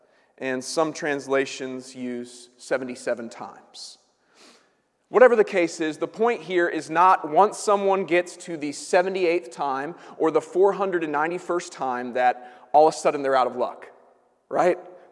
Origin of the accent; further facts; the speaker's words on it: United States; So, as many of you know, I'm an American, but I never really got the knack for America's game.